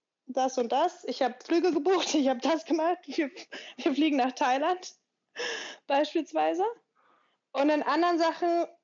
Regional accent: Rostock, Mecklenburg-Vorpommern, Germany; Wir müssen nach Rostock, ne? Also mitten in Mecklenburg, Rostock. Ich meine, ich liebe, das ist meine Heimatstadt.

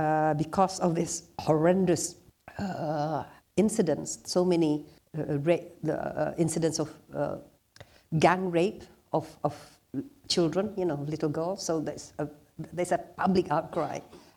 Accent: England, United Kingdom; I grew up in England.

